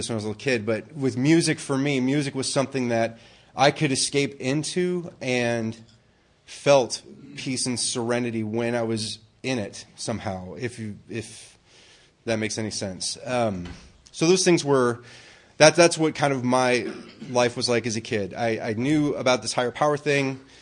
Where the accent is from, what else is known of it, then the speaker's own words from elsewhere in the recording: Minneapolis, Minnesota, United States; So I'm from Minneapolis, Minnesota. That's where I was born and raised, and I've lived around and done other things